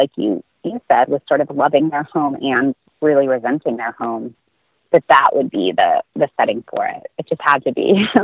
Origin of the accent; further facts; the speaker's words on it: Cape Cod, Massachusetts, United States; so I grew up in Cape Cod.